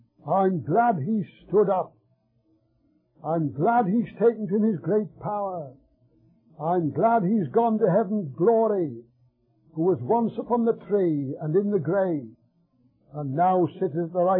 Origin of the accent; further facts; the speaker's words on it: England, United Kingdom; I assure you, as an Englishman, that we could badly do with him back there in England